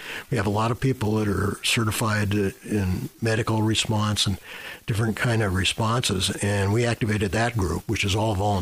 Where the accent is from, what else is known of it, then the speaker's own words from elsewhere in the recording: Portland, Oregon, United States; It worries me because I grew up in Portland, and I've worked both in Portland and Seattle